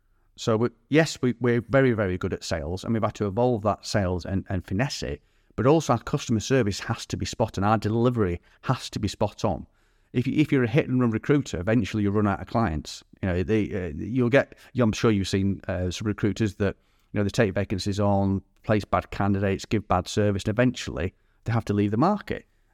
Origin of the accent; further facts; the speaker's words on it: United Kingdom; You know, something we should be proud of as British recruiters. We are the best in the world at what we do.